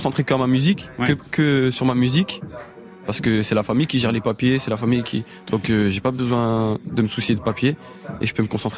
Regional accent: Strasbourg, Grand Est, France; Il y en a qui pensent même qu'on est des Allemands.

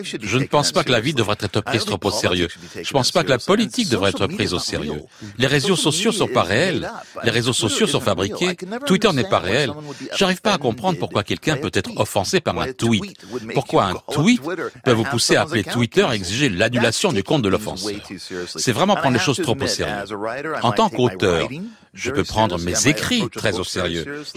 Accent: Los Angeles, California, United States; J'ai grandi à Los Angeles où la célébrité, c'était une blague.

